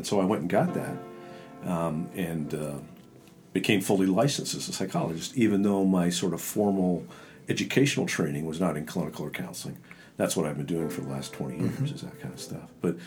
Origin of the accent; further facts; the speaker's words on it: Canada; because I grew up in Canada where the issues are culture.